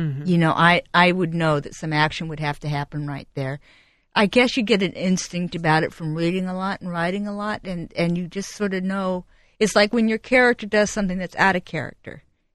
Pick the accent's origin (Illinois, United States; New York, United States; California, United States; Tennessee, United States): California, United States; Pacific Palisades; Listen, I came from a nice background. I grew up in Pacific Palisades. I had a lot of advantages.